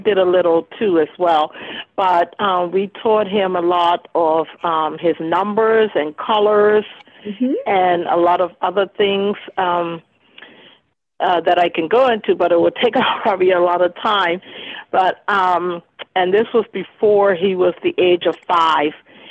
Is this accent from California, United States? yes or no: no; Massachusetts, United States; I know Shirley, we're both from Massachusetts.